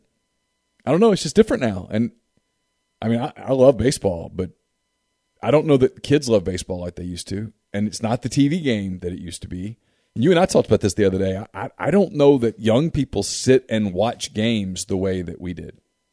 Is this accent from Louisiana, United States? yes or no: yes; Ruston, Louisiana, United States; When I was a kid growing up in Ruston, Louisiana, okay, so we didn't have a big league team all that close to us.